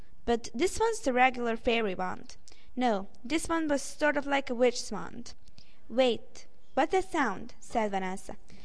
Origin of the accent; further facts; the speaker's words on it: Novi Sad, Vojvodina, Serbia; I'm 12 and I come from Serbia. I go to Žarko Zrenjanin Primary School in Novi Sad.